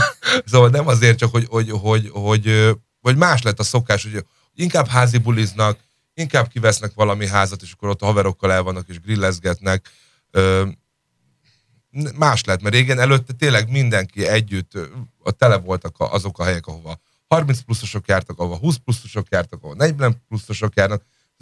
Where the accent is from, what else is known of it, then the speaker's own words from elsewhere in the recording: Budapest, Hungary; nem, kispesti vagyok, hogy ott nőttem föl